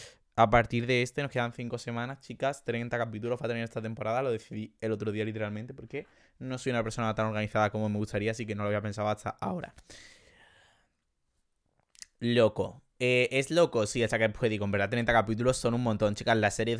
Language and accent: Spanish; Andalusia, Spain; como buen andaluz que soy diga me dé coraje